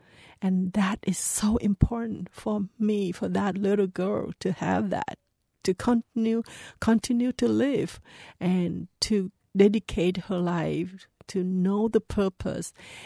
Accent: Trang Bang, Tay Ninh, Vietnam; So we want to build the library for children in Vietnam and specifically in my hometown, Trang Bang, and to help to fulfill my dream.

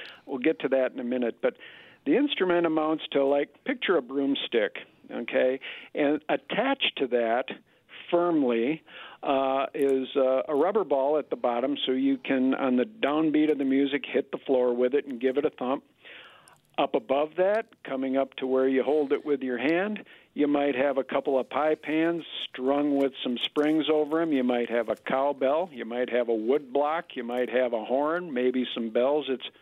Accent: Green Bay, Wisconsin, United States; But as a kid growing up in Green Bay, and I was in grade school

